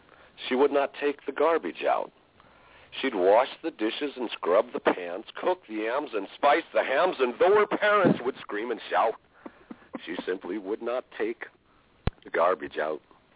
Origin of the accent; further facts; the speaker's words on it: Kansas, United States; My grandfather, well, I'm from Kansas, and when he was a young man and about to get married